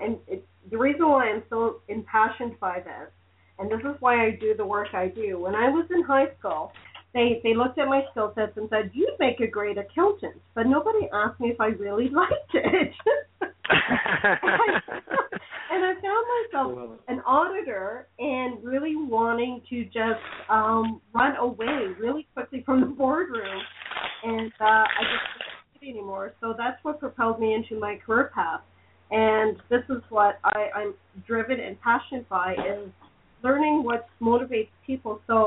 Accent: Canada; Well, we are Canadian, eh?

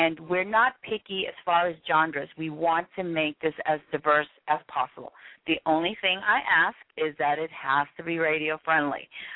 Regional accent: East Coast, United States; And I'm from the East Coast

